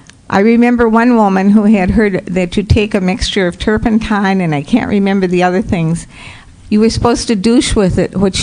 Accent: St. Cloud, Minnesota, United States; I think it's important you know a little bit about me. I was born and raised in St. Cloud.

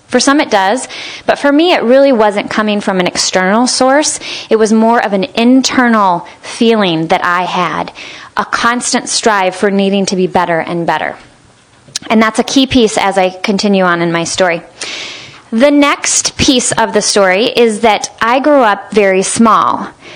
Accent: Kansas, United States; So I grew up in Kansas, and most of my early childhood was fun and exciting until my first tornado hit.

